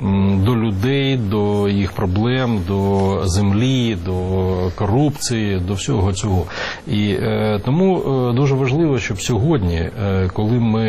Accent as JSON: {"language": "Ukrainian", "region": "Crimea", "country": "Ukraine", "said": "я кримчанин в сьомому поколінні, по материнській лінії, і Крим – це моя родина, і там мої родні, близькі"}